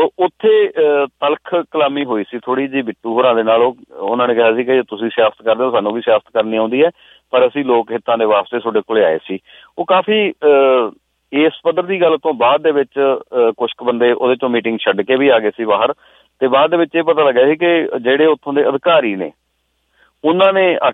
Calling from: Rajasthan, India; ਅੱਜ ਮੈਂ ਪੰਜਾਬ ਤੋਂ ਨਹੀਂ ਜੀ, ਰਾਜਸਥਾਨ ਤੋਂ ਜੁੜ ਰਿਹਾ।

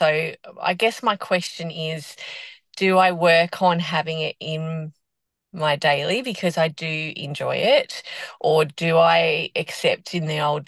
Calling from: Australia; bit. Oh dear. I'm calling from Australia, so it's

